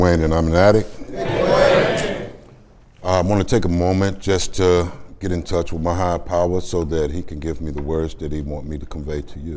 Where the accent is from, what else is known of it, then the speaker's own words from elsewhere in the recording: Chicago, Illinois, United States; 52 years ago in Chicago, I was born on the South Side, mother and father. I have 8 sisters. I have 3 brothers, all of which are still alive.